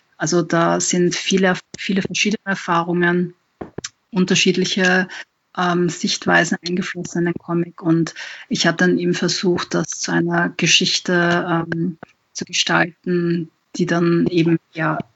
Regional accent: Vienna, Austria; Ich selber bin ja nicht migriert, ich bin in Wien geboren und aufgewachsen.

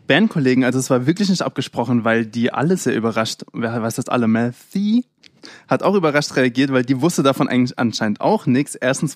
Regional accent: Rhineland-Palatinate, Germany; Ich komme aus Rheinland-Pfalz übrigens.

